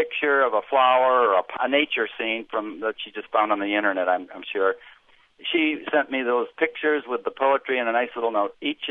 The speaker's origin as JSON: {"language": "English", "town": "Phoenix", "region": "Arizona", "country": "United States", "said": "Well, I'm from Phoenix, so we have the same kinds of issues."}